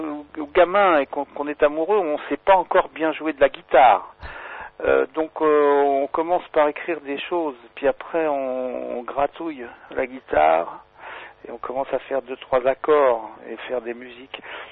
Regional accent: Mont-Saint-Aignan, Normandy, France; born there; je suis né à Mont-Saint-Aignan, près de Rouen, et je me retrouve un peu par hasard dans cette région.

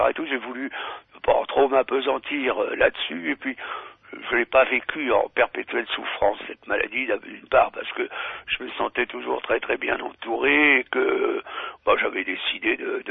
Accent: France; born there; Vous savez que c'est d'autant plus drôle que je suis né à l'Etre

